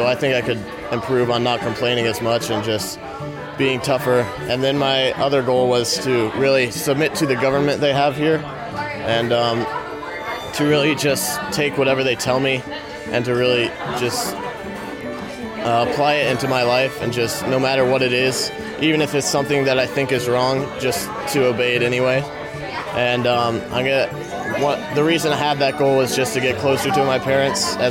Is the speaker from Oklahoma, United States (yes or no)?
yes; Edmond, Oklahoma, United States; I'm 15 years old, and I'm from Edmond, Oklahoma.